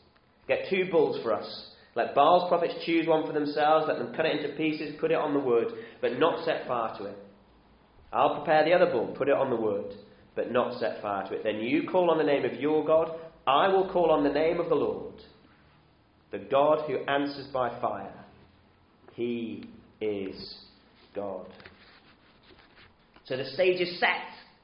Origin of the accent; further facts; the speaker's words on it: England, United Kingdom; But I'll make a confession to you as an English football supporter.